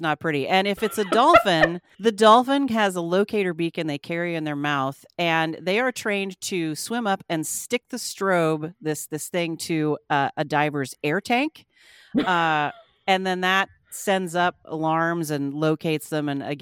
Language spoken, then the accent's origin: English; Bainbridge Island, Washington, United States; I grew up on Bainbridge Island. That's over on the west side, close to Seattle. Not far from Naval Sub Base Bangor.